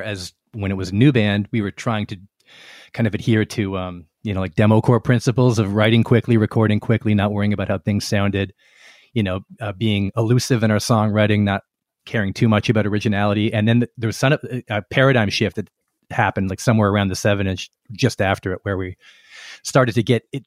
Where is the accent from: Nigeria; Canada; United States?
Canada; Ottawa, Ontario; now in Toronto, Canada; the Ottawa area, which, as I say, my family's all hails from, when I was about three. And I grew up not in Toronto where I now live, but near Ottawa.